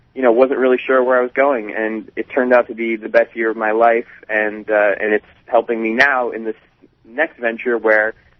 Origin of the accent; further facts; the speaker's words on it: Boston, Massachusetts, United States; I was from Boston, living in Boston, and working at a great restaurant called Cafe Louis in Boston.